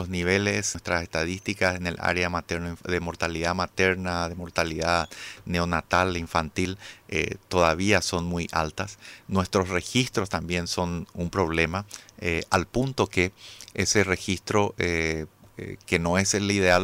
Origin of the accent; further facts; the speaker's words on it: Paraguay; las patologías que más nos hacen sufrir como sociedad paraguaya